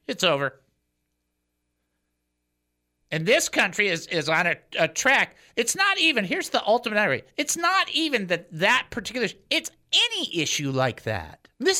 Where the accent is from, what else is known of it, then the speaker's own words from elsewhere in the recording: Detroit, Michigan, United States; If I was mean, I would just talk about the Lions all day since I'm from Detroit